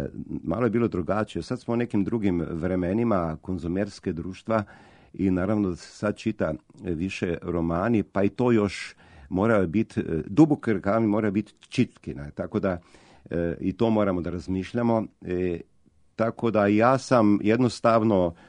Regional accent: Maribor, Slovenia; Croatian is a second language; onda sam se selio u Maribor, moj rodni grad

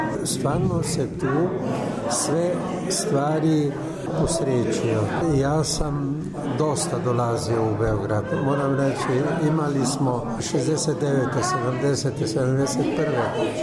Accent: Carinthia, Slovenia; now in Maribor, Slovenia; ja nisam iz Maribora, ja sam došao iz Koruške i kad sam došao u Maribor

